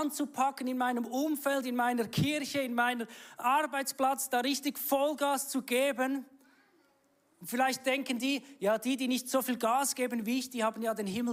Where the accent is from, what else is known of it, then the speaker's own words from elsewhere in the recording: Walenstadt, St. Gallen, Switzerland; also born or lived in Zürich; Ich bin aufgewachsen in Walenstadt, habe dann ein Auslandjahr gemacht oder 10 Jahre in Zürich.